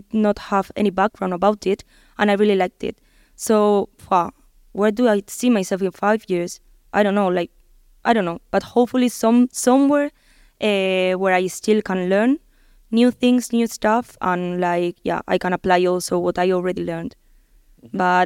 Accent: Basque Country, Spain; now in Germany; right now I work in automotive in Germany and like, I come from Basque Country.

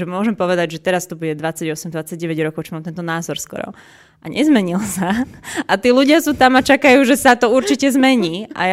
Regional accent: Piešťany, Trnava Region, Slovakia; Prišla som vlakom z Piešťan.

